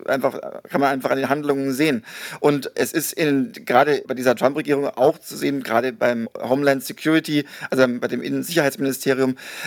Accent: Stuttgart, Baden-Württemberg, Germany; weil das meine Heimatstadt ist ursprünglich, Stuttgart

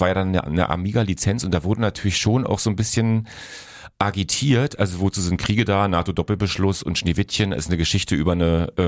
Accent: East Germany, Germany; ich bin in der DDR groß geworden

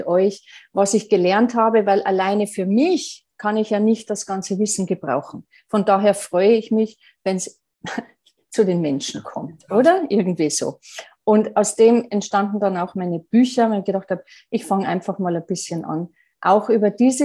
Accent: Bavaria, Germany; ich komme aus Bayern

